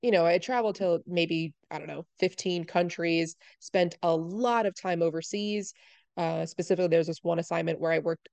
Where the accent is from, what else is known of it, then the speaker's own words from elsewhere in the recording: New York, United States; And I was like, no, I'm from New York. I'm from like almost New York City. And so then whatever, I ship off to Enid, Oklahoma.